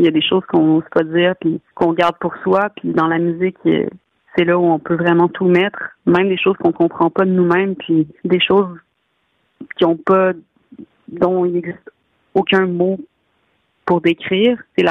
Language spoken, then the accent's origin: French; Quebec, Canada; Puis je suis québécoise, hein, donc dans ma culture, il y a aussi un besoin d'affirmation, puis une quête identitaire, un besoin d'affirmer notre identité.